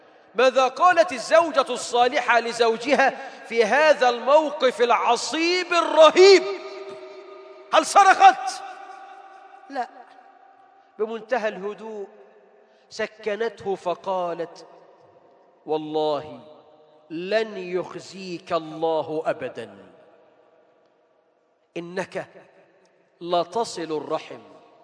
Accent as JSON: {"language": "Arabic", "country": "Egypt"}